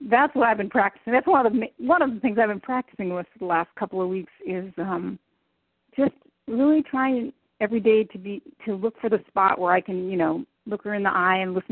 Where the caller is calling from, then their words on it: Midwest, United States; Oh, well, I am calling you from the Midwest, Sherry.